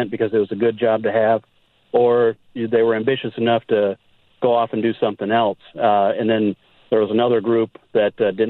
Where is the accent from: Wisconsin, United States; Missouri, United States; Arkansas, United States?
Wisconsin, United States; Janesville; Well, I was inspired to call because I'm actually from the Janesville area.